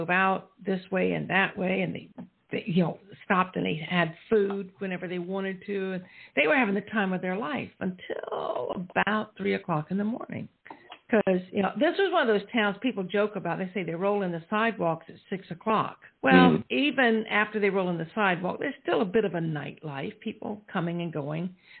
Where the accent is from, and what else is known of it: Walterboro, South Carolina, United States; born or raised there